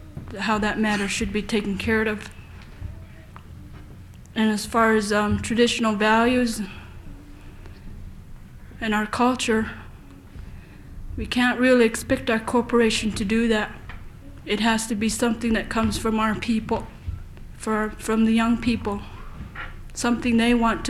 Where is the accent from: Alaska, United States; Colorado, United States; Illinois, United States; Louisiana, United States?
Alaska, United States; Tazlina; I'm from Taslina.